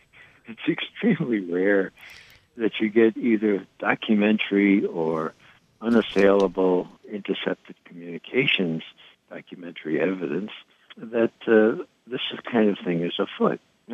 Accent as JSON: {"language": "English", "town": "Bronx", "region": "New York", "country": "United States", "said": "I'm from the Bronx, so you have to pardon the analogy."}